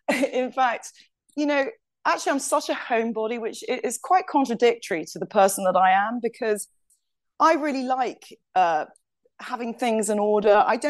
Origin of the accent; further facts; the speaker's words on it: Singapore; So I'm actually British parents, but I was born in Singapore. We lived there for a number of years.